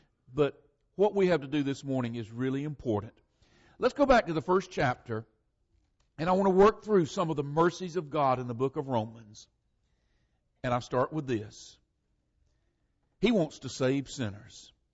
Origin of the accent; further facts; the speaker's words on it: Oak Grove, Florida, United States; And I am from that part of Florida where Eric Sanders is from. I'm from Oak Grove.